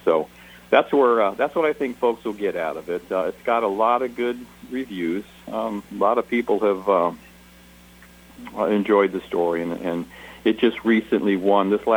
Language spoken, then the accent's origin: English; Canton, Ohio, United States; born there; I was born in Canton, Ohio, so I'm familiar with the area.